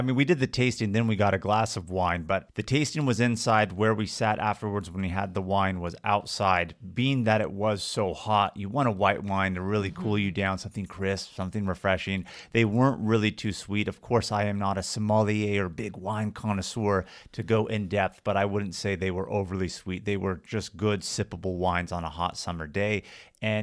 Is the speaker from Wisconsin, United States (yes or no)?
no; Woodland, California, United States; Of course, we're all from Woodland, California, and I know you know First Street has all the Victorian homes.